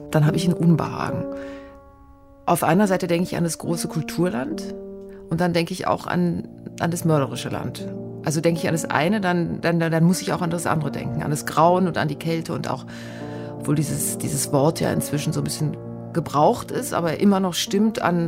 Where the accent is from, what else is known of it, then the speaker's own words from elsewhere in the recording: Berlin, Germany; Ich bin in Berlin aufgewachsen und ich kenne den Bau, die Neue Nationalgalerie, seit ich klein bin, seit ich Kind bin. Ich bin in Berlin aufgewachsen.